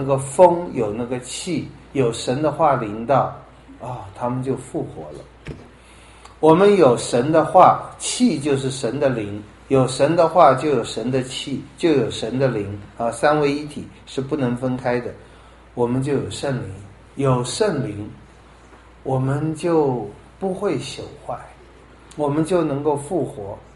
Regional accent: China; 你大概我们中国人很难想到你要怎么死

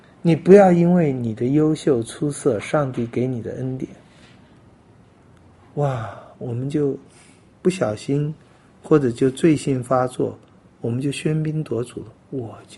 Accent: China; 我不知道，我们中国人就不能接受啊。

